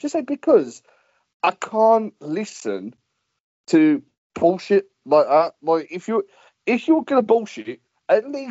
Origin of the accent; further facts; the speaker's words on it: Birmingham, West Midlands, United Kingdom; I'm from Birmingham and I'm smart.